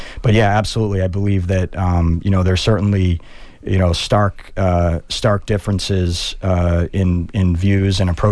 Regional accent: Massachusetts, United States; Growing up on the South Shore has its own feel.

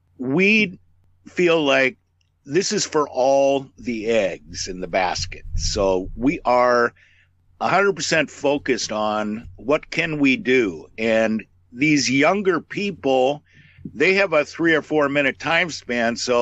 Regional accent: Seattle, Washington, United States; I grew up in Seattle, 60 miles north of where I am currently.

